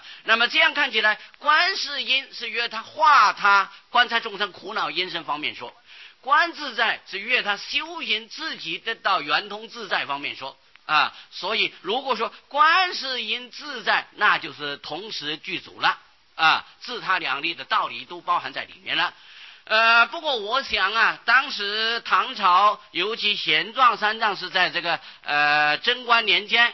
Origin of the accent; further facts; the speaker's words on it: China; 我们中国人有很特殊的情况的啊，后辈的人不能重叠到上辈的人的名字的啊